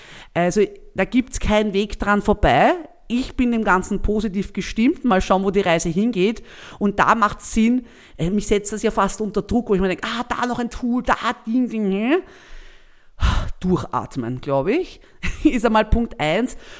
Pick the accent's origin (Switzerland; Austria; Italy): Austria; Lower Austria; Bei uns in Niederösterreich gibt es zum Beispiel über die Wirtschaftskammer sogar Fördermöglichkeiten